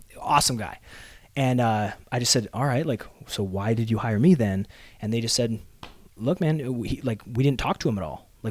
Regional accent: Canada; moved away as an adult; now in United States; So I had to get my visa, obviously, because I was from Canada.

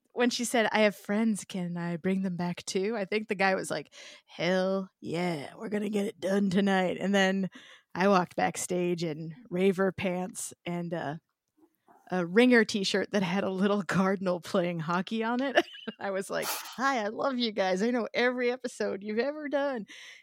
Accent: Dorchester, Massachusetts, United States; I grew up in Dorchester, Massachusetts.

